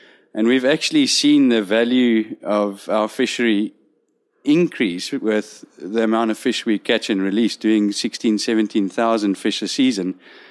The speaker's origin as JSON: {"language": "English", "country": "South Africa", "said": "We've obviously had we arrived here as four South African guides, and we just kicked it off."}